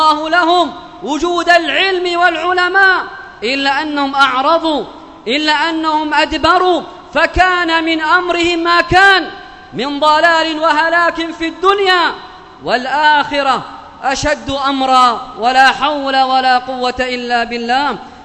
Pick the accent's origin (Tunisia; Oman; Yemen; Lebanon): Yemen; بلادنا اليمن